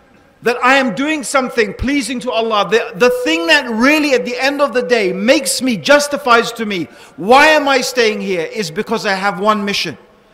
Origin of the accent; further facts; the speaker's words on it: Dar es Salaam, Tanzania; born there; I'm white. I actually wasn't born here, I was born in Dar es Salaam in Tanzania in Africa. But you know, this is my country in the sense that this is my father's land, his father's father's land, you know, for generations.